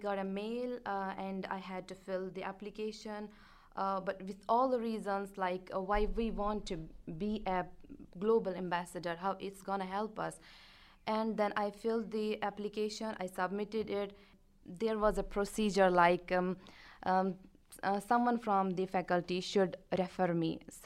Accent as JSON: {"language": "English", "region": "Himalayan region", "country": "India", "also_born_or_lived": "tropical region of India", "said": "As I'm from the Himalayan region, we have the similar climate there, like we have the four seasons. But then I have been living in a tropical region of India for past 8 years."}